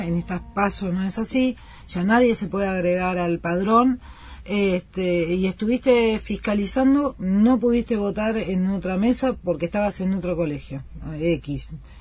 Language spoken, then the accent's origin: Spanish; Argentina; Bueno, a ver, vamos, yo soy argentina y nativa.